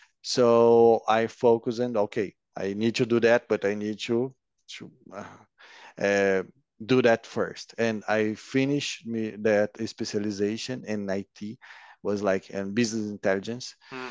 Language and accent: English; Londrina, Paraná, Brazil; English is a second language; It's called Londrina. And I'm 33 years old, and I work as IT analyst for more than 10 years now.